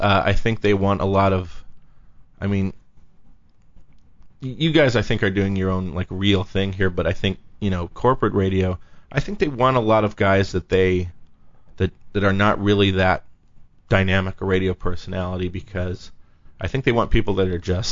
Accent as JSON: {"language": "English", "town": "Los Angeles", "region": "California", "country": "United States", "tie": "born or raised there", "said": "I grew up in Highland Park"}